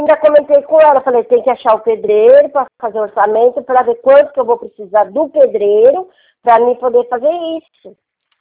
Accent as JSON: {"language": "Portuguese", "town": "Jundiaí", "region": "São Paulo", "country": "Brazil", "tie": "born there", "said": "Nasci lá em Jundiaí."}